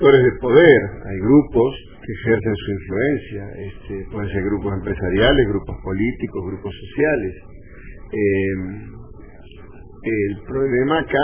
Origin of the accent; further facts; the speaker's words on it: Argentina; now in Honduras; Bueno, 5 años no me dan derecho a nada. Yo soy un argentino catrachizado, pero sigo siendo un extranjero.